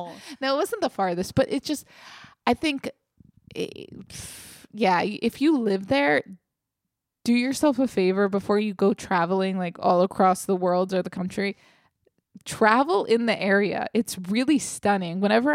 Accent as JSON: {"language": "English", "region": "New York", "country": "United States", "tie": "born or raised there", "said": "Growing up in New York, it's like you think I'd be everywhere in New England. I've been to like three states there."}